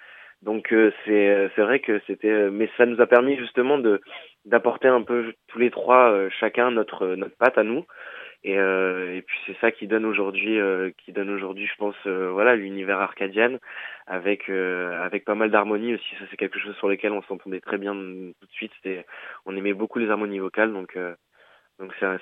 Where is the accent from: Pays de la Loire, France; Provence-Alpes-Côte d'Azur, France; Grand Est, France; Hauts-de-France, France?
Hauts-de-France, France; Lille; now in Paris, France; Moi, je viens de Lille